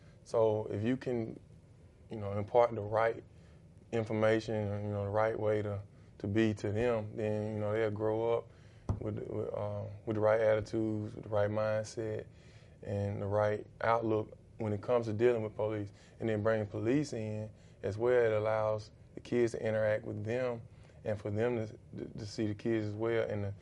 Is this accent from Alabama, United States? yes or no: yes; Selma, Alabama, United States; I'm from Selma, Alabama. Anybody knows me knows that, and it's a small rural town. Everyone knows everyone